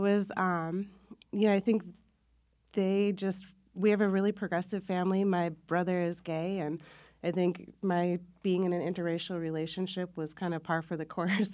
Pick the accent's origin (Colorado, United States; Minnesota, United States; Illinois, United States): Minnesota, United States; now in Connecticut, United States; Well, I am from the Midwest, from Minnesota, and it's a great state. It's very progressive.